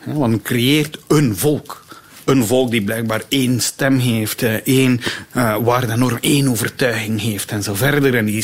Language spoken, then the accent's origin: Dutch; Belgium; Ik ben Belg, ik woon in België, maar ik werk in Nederland.